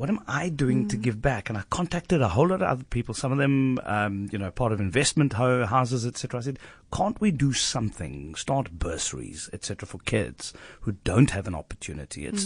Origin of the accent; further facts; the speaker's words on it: Elsies River, Western Cape, South Africa; I come from Elsie's River originally